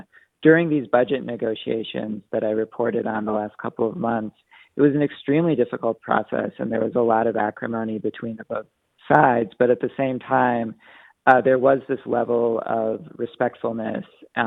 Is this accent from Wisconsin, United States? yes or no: yes; Wisconsin, United States; I mean, I am actually from Wisconsin. I grew up there